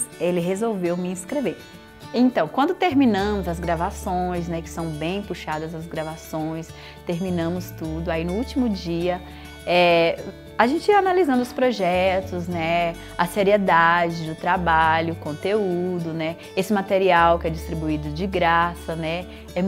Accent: Goiânia, Goiás, Brazil; eu sou de Goiânia, Goiás.

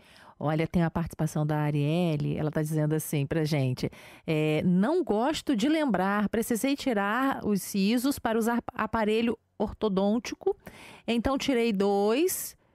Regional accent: Três Rios, Rio de Janeiro, Brazil; Eu conheço Areal, fica do ladinho da minha cidade natal, Três Rios.

